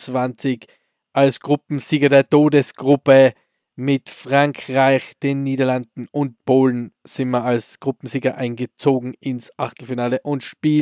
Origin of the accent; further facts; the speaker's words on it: Austria; als Österreicher